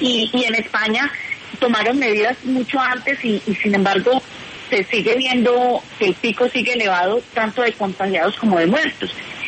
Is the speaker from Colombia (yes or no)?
yes; Antioquia, Colombia; el doctor Peinado y yo, que somos de Antioquia